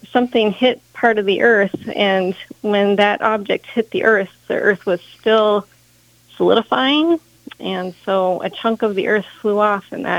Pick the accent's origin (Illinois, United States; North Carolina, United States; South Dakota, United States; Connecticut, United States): South Dakota, United States; Sioux Falls; I think Sioux Falls has maybe 6 ambassadors. I'm from Sioux Falls.